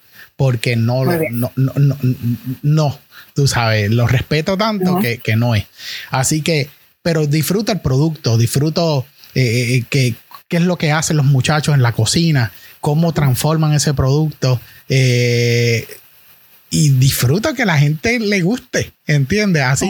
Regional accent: Manatí, Puerto Rico; Yo soy natural de Manatí.

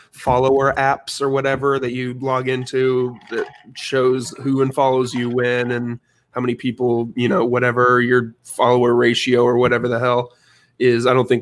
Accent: Illinois, United States; born there; I was born in Illinois, so my dad was a University of Illinois fan for no reason

